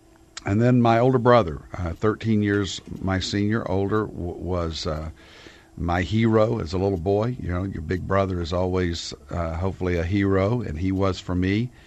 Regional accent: Conway, Arkansas, United States; I was born in a little town in central Arkansas called Conway, Arkansas, 30 miles north of Little Rock.

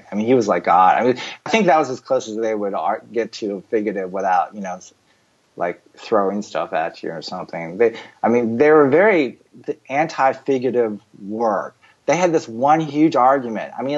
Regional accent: Virginia, United States; Because when I was growing up in the South at Virginia Museum of Fine Arts, they have a huge collection of American folk art painting

